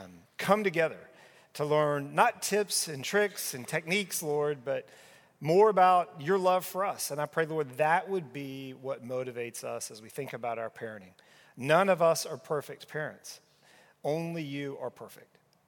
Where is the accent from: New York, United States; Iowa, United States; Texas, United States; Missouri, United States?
Texas, United States; Dallas; She grew up in Nacogdoches, Texas. I grew up here in Dallas, Texas.